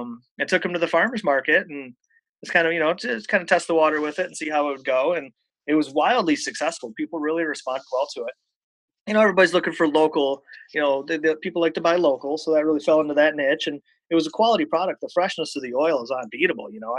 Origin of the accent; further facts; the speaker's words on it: Michigan, United States; You know, I'm from Michigan. I was born and raised, you know, within 50 miles of where I live right now, as a matter of fact.